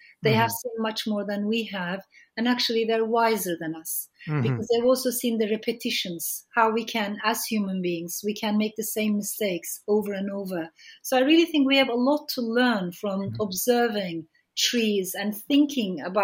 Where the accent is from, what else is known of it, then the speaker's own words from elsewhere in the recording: Turkey; I was raised partly by them or surrounded by them growing up in Turkey.